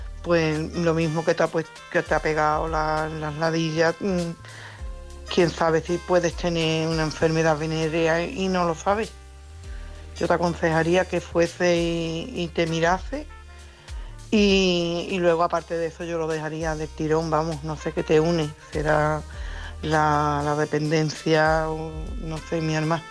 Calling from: Coria, Extremadura, Spain; de Coria.

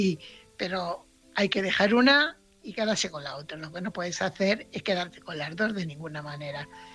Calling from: Fuenlabrada, Community of Madrid, Spain; corresponsal de Fuenlabrada.

